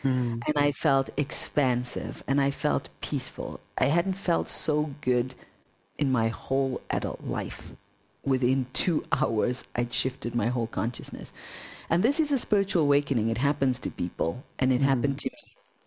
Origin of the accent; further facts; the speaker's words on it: Zimbabwe; especially growing up in Zimbabwe